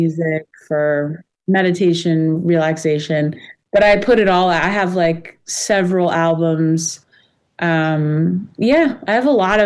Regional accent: Fort Lauderdale, Florida, United States; I am growing up in Fort Lauderdale, of course, like lots of diving.

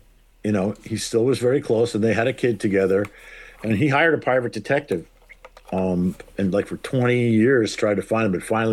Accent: Chicago, Illinois, United States; also born or lived in New York, United States / New England, United States / Minneapolis, United States; I was born on the East Coast in upstate New York, lived in New England for a bit. My parents moved to Chicago in 71.

